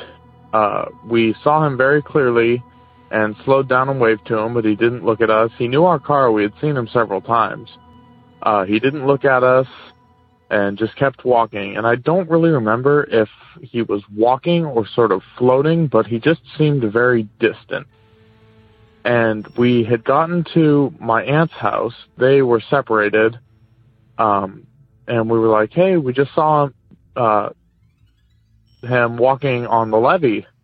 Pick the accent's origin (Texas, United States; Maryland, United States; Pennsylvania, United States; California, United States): California, United States; I'm from Northern California.